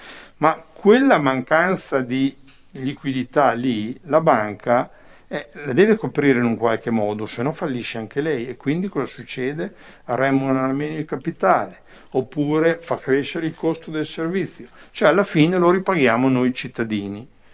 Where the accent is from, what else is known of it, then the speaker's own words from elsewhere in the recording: Campogalliano, Emilia-Romagna, Italy; Allora, noi che siamo di Campo Gagliano avremmo dovuto immediatamente dire allarme rosso.